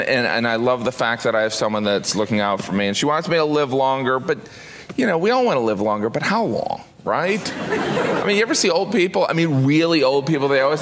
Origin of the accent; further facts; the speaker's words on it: United States; I finished it because I'm American, you know.